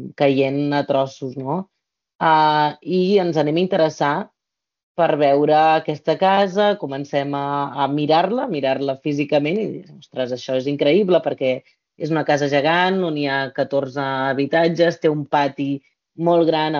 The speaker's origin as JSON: {"language": "Catalan", "town": "Berga", "region": "Catalonia", "country": "Spain", "said": "També som del Llobregat, però més amunt, no? Aquí a Berga"}